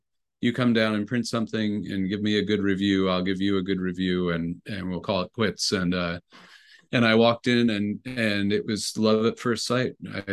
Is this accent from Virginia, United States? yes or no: no; New York, United States; I grew up about 50 miles north of New York City in a tiny little town that was at the time was mainly a summer community for New Yorkers.